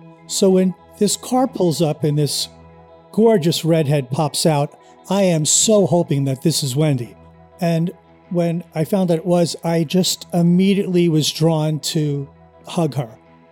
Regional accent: New York City, New York, United States; now in Los Angeles, United States; My hometown was New York City, but I've lived in LA longer than I lived in New York.

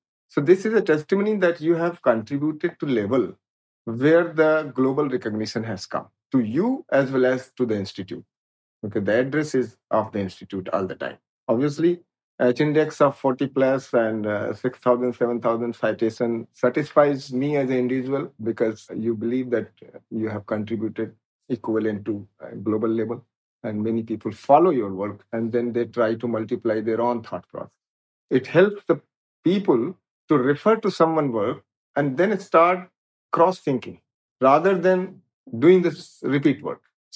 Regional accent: Lucknow, Uttar Pradesh, India; now in Pune, India; And I come from Lucknow. So Lucknow is a city like somewhere you feel the town is divided by a river.

